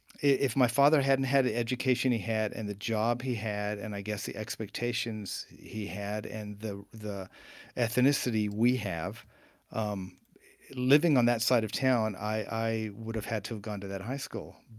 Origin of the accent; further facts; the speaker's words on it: Albuquerque, New Mexico, United States; I mean, I grew up in Albuquerque, and literally, I grew up on what was the Mexican side of town.